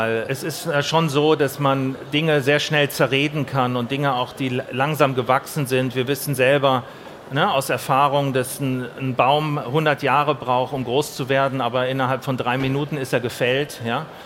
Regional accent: Germany; also born or lived in Italy; in meinem ganzen Exotsein als Deutscher in Italien, in der deutschen Schule, als Vermittler zwischen den deutschen Diplomatenkindern und eine Industriemagnatenkinder, die dort zur Schule gingen, und den Italienern war ich ja sozusagen als Aussteigerkind

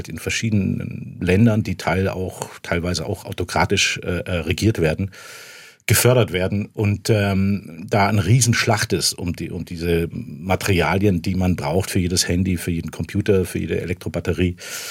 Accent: Gönningen, Baden-Württemberg, Germany; Aufgewachsen in Göningen, muss man sozusagen.

